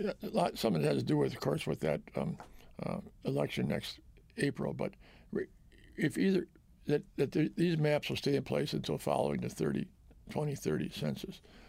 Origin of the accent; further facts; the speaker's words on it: Janesville, Wisconsin, United States; It took almost all of Janesville out of the 15th District, my hometown.